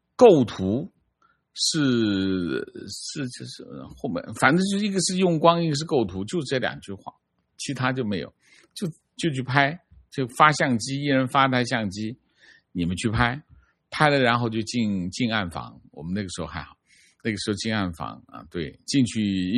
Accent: Beijing, China; 我是土生土长的北京人，84年考入大学啊

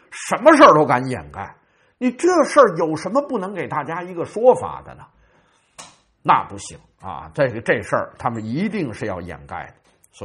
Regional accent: China; 哎，这就是我们中国人的一个特点，不管是什么文化节日、历史节日、传统节日我们中国人呢都把它变成吃喝节，变成旅游节

